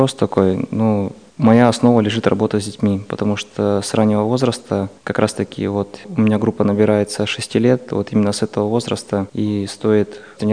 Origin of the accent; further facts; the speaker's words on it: Kazakhstan; now in Russia; Я сам родом вообще с Казахстана